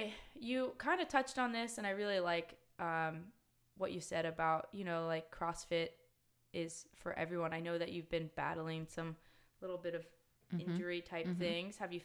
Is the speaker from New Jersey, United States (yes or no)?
yes; New Jersey, United States; well, I'm from New Jersey and we'll dress up very in short outfits no matter what the weather is.